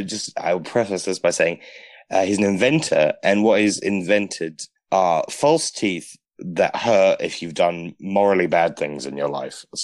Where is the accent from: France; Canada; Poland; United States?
France; accent: French; I'm from France, but I just never learn. I just always learn English.